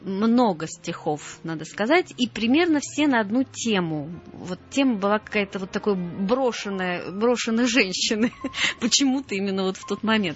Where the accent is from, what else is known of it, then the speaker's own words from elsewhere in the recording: Krasnogorsk, Moscow Oblast, Russia; Я из подмосковного городка Красногорска.